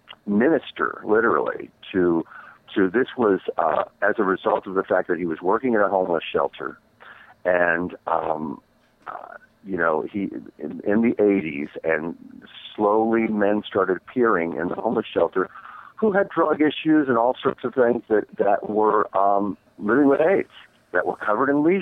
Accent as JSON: {"language": "English", "town": "Shreveport", "region": "Louisiana", "country": "United States", "tie": "born or raised there", "said": "you actually lived in my hometown of Shreveport"}